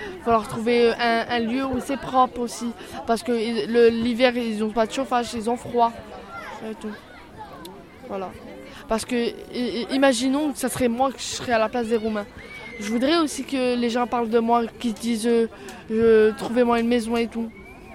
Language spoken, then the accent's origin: French; France; moi je travaille, moi je suis français.